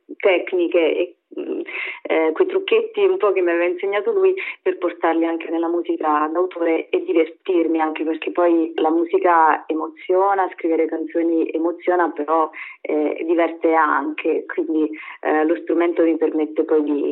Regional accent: Campobasso, Molise, Italy; Sono molisana, sono nata a Campobasso e quando ero ragazzina io volevo suonare la chitarra

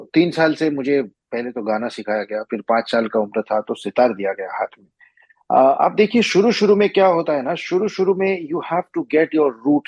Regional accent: India; जैसे मैं हिंदुस्तान से हूँ, मैं भारत से हूँ

